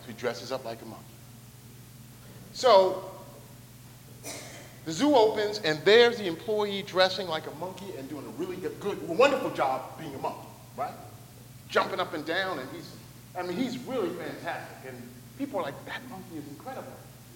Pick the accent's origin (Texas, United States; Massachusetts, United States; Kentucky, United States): Kentucky, United States; Louisville; accent: southern; greetings from Louisville, and you can tell I'm from Louisville from my thick southern accent, right?